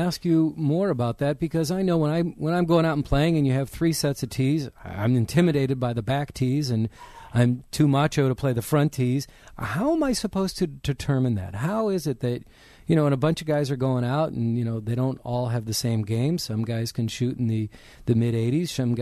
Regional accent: California, United States; No, listen, I'm from Southern California. I grew up with earthquakes

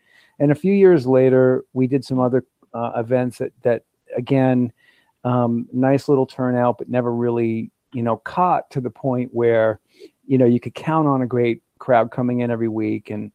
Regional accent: Boston, Massachusetts, United States; moved away as an adult; now in Los Angeles, United States; We met first in Boston, where I was from Boston. He had just moved there.

